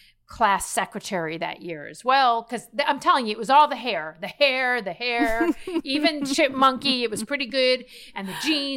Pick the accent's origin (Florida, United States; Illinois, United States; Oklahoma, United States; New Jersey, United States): Florida, United States; Miami Beach; So if you had the right haircut, and I grew up in Miami Beach, so you had to have, it was like a trifecta of things.